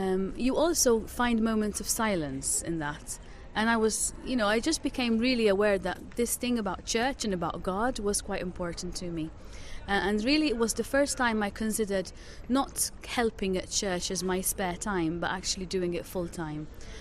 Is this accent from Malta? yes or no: yes; Malta; English is a second language; In 1997, I'm from Malta, I was still in Malta.